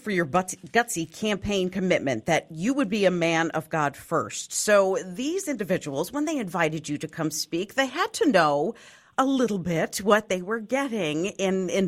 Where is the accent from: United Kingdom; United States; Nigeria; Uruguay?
United States; Wisconsin; this Wisconsin-based organization, and I was raised in Wisconsin. I know them well.